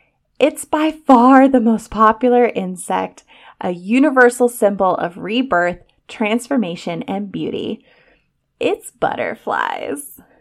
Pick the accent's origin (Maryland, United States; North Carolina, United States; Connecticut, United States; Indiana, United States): North Carolina, United States; accent: North Carolina; It's a French phrase, so apologies for my North Carolina accent.